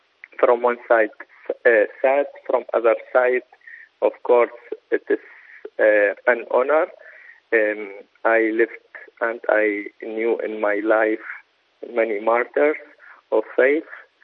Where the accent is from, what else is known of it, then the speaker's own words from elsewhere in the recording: Iraq; I am priest from Iraq.